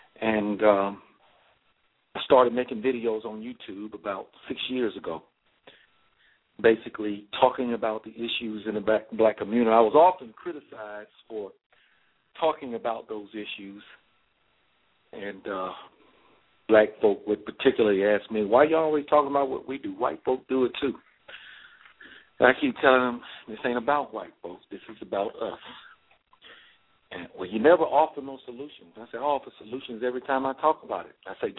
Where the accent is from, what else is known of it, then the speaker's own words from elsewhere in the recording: Atlanta, Georgia, United States; Well, I was raised in Southwest Atlanta, a little place called Adamsville.